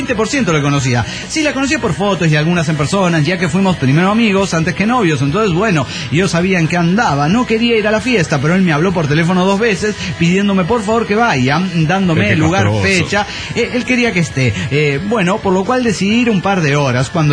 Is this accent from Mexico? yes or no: yes; Mexico City, Mexico; del DF mexicano.